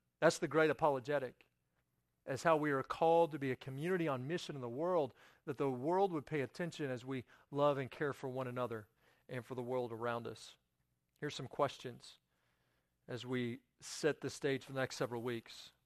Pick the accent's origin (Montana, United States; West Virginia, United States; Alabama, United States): West Virginia, United States; because I'm from West Virginia.